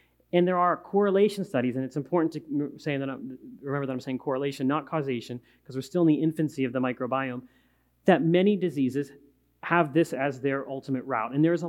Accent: Pittsburgh, Pennsylvania, United States; I gave a talk in Pittsburgh in my hometown

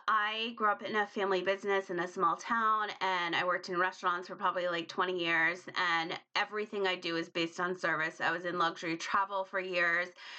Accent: Rhode Island, United States; and his wife's from Providence, and I grew up in Rhode Island.

